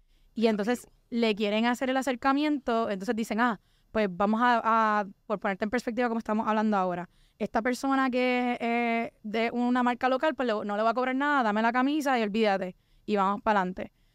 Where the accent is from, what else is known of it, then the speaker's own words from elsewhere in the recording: Arecibo, Puerto Rico; Estoy tirando aquí frases coloquiales, acuérdense que soy de Arecibo.